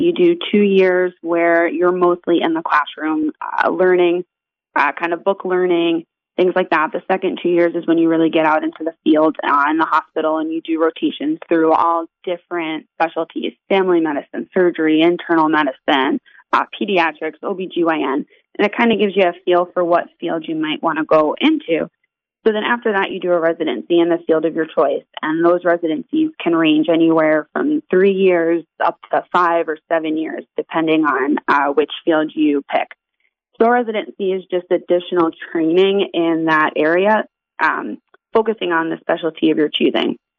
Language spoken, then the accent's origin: English; East Patchogue, New York, United States; I grew up on Long Island, born and raised here. I grew up in East Patchogue